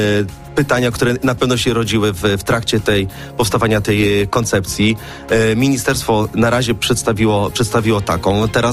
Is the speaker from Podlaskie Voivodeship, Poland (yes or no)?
no; Toruń, Kuyavian-Pomeranian Voivodeship, Poland; now in Warsaw, Poland; No Toruń to jest moje ukochane rodzinne miasto. No serce moje bije po toruńsku.